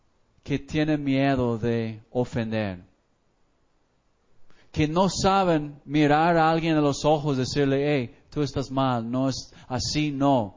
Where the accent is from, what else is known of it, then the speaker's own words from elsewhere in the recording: Mexico; Voy a la línea, soy mexicano, y me dice, eres de Estados Unidos